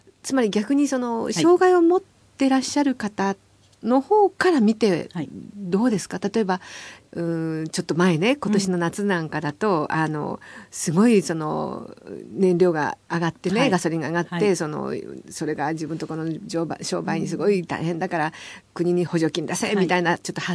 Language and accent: Japanese; Kansai, Japan; 私も関西人ですけど。